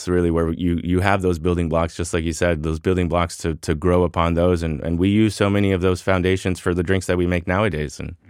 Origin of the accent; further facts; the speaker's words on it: Switzerland; I grew up in Switzerland for many years.